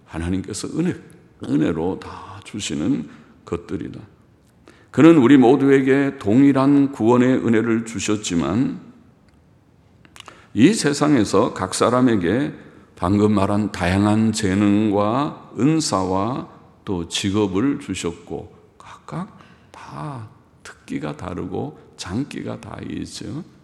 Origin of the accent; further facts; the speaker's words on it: South Korea; 대한민국에 태어난 거 감사하죠.